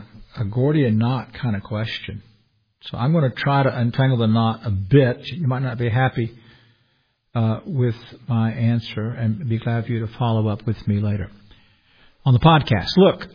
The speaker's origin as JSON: {"language": "English", "region": "the South", "country": "United States", "said": "I'm most comfortable in the PCA culturally because I'm a Southerner."}